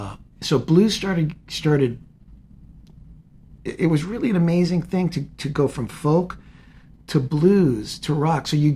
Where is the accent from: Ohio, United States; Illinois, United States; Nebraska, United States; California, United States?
California, United States; Santa Monica; also born or lived in Los Angeles; Yeah, I was born in St. John's Hospital in Santa Monica.